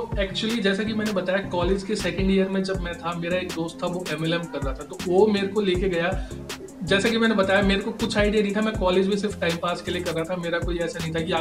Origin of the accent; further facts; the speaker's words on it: Haryana, India; now in Delhi, India; मैं वैसे तो हरियाणा से हूँ, हरियाणा में पैदा हुआ था बट राइट नाउ दिल्ली में रहते हैं, और ये बोल सकता हूँ कि दिल्ली के एक बहुत ही पॉश एरिया में राइट नाउ हम रहते हैं, इंडिया गेट के पास।